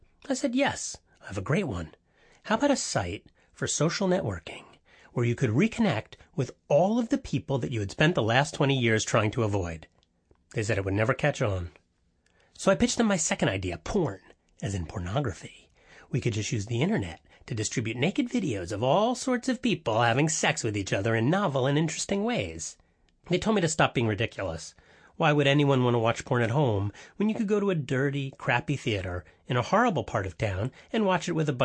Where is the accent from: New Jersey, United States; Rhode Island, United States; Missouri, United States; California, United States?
New Jersey, United States; Highland Park; Old Jews Telling Jokes did begin in an abandoned storefront in my hometown of Highland Park, New Jersey, with a group of 20 of my father's friends and relatives.